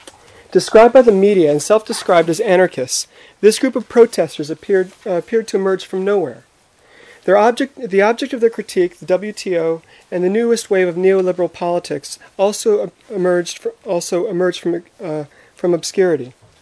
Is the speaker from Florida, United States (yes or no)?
no; Connecticut, United States; I'm from Connecticut.